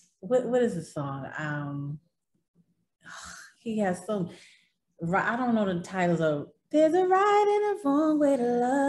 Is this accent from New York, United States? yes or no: yes; New York City, New York, United States; And it's so funny because I'm from New York, and my sister lived in the same projects as Teddy.